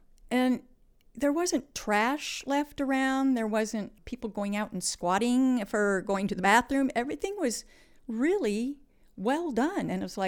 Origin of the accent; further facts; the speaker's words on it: Fort Sill, Oklahoma, United States; born there; I was born in Otten, Oklahoma, actually in Fort Sill, where Geronimo was imprisoned, 1953. And I traveled a lot, moved a lot, went to school in a lot of states because I was an Army brat